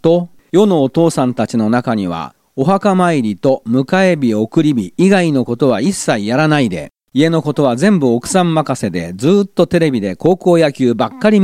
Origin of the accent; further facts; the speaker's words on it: Chiba, Japan; 私が生まれ育った千葉県では同じ字を書いて新盆って呼んでます。